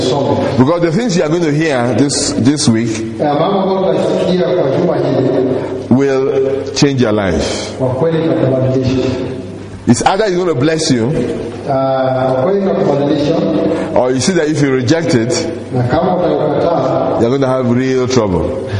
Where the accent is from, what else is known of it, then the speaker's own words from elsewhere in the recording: Nigeria; I come from Nigeria, and you are from Kenya.